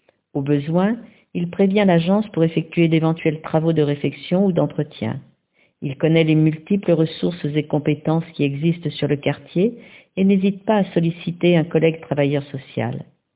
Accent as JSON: {"language": "French", "country": "Rwanda", "moved": "yes", "said": "Il n'est pas question encore pour moi de retourner dans mon pays, mais mon souhait le plus cher est que le Rwanda devienne un pays démocratique."}